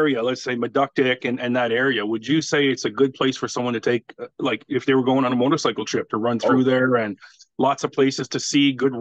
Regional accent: Canada; See, I've never been, and I know I'm a Canadian, so I've been all the way west.

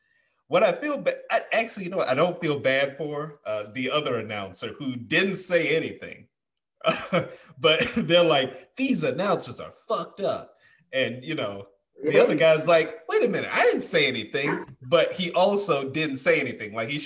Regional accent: Mississippi, United States; I grew up in Mississippi, so I've heard some real humdingers for excuses for racism.

